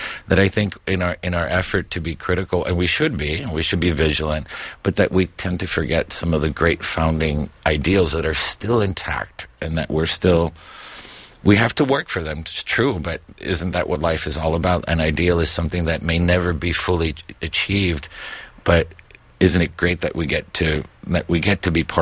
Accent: Miami, Florida, United States; growing up in Miami, I lived between two imaginary worlds, of course. One was the Cuba that was in our parents and families, that 1950s, 60s Cuba that was this amazing place, but we had never been there.

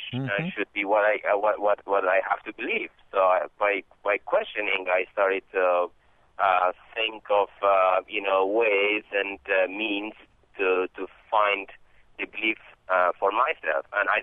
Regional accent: Kabul, Afghanistan; now in United States; I am from Kabul City, and I'm here, a college student in the United States.

